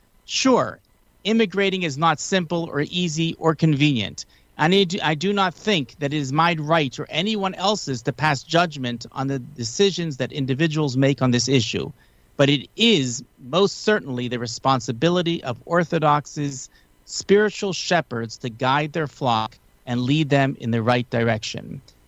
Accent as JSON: {"language": "English", "region": "New York", "country": "United States", "tie": "born or raised there", "said": "As a kid growing up in New York, I attended ball games at Shea Stadium and Madison Square Garden"}